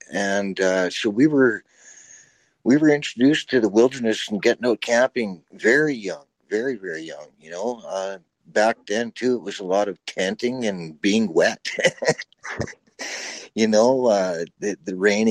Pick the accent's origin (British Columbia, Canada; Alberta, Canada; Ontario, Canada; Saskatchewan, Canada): Alberta, Canada; Red Deer; Absolutely. Yeah. All of us were born and raised in Red Deer.